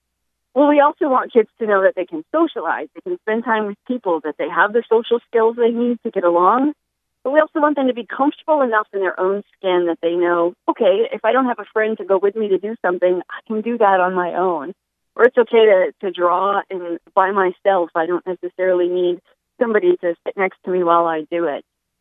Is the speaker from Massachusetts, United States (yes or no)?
no; Maine, United States; I'm originally from Maine, and out in the country of Maine, we do things like you a snowmobile, you take stunts on your bike, you do a lot of outdoor activities without thinking twice